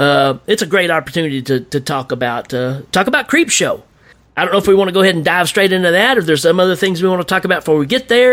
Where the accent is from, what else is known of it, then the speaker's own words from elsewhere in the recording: Tennessee, United States; I'm from Tennessee. He's from Tennessee as well.